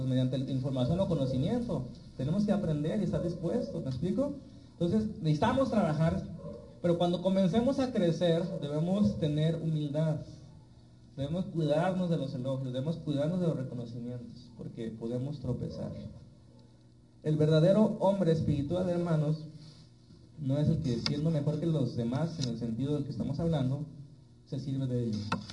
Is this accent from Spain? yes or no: no; Mexico; Porque somos mexicanos y somos flojos.